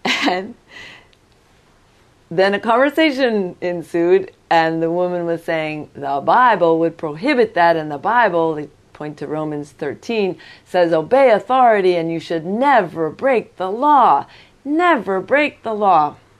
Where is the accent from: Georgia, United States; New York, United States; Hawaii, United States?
New York, United States; I am from New York State.